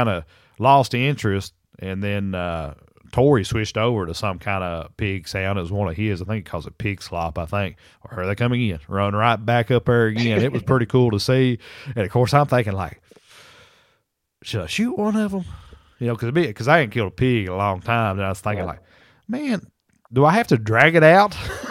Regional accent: Kentucky, United States; I've done some stuff here in Kentucky in my home state. First time ever night hunting my home state.

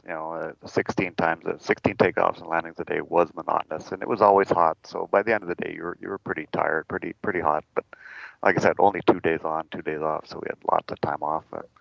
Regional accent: Gladstone, Manitoba, Canada; I grew up in Manitoba, in Gladstone. The schooling there was good.

